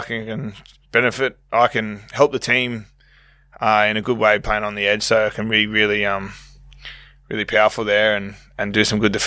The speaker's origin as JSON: {"language": "English", "town": "Bronte", "region": "New South Wales", "country": "Australia", "tie": "born or raised there", "said": "It's my home. I grew up in Bronte Beach. I love it. It's just home."}